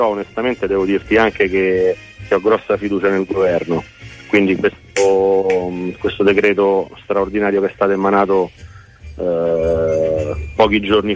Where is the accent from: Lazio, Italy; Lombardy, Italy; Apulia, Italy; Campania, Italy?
Lazio, Italy; Ostia; born there; in realtà sono adottato perché io sono nato ad Ostia, però mi piace diciamo pensare che il litorale sia unico, no?